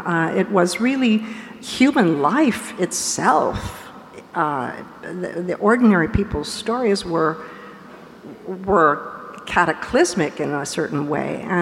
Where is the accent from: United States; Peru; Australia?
Peru; growing up in Peru, I was inspired